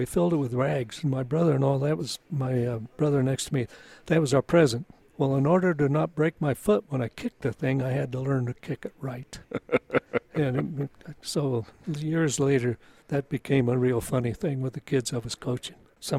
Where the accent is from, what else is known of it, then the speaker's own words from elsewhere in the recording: Holyoke, Massachusetts, United States; we had lost 3 kids off my hometown of Holyoke on the Arizona.